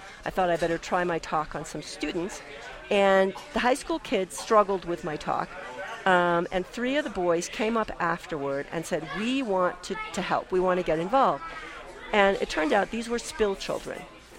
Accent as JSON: {"language": "English", "region": "Alaska", "country": "United States", "tie": "born or raised there", "said": "In my home state, Alaska, we already have climate refugees."}